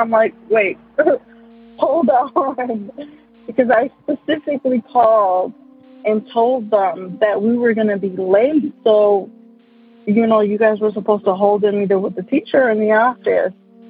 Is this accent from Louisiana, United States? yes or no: no; Chicago, Illinois, United States; I'm from Chicago, Illinois.